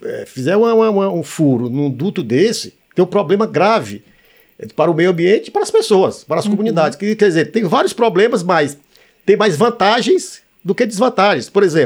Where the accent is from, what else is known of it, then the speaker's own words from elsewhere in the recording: Sobral, Ceará, Brazil; chega a São Luís, chega lá na minha cidade de Sobral, enfim, assim sucessivamente.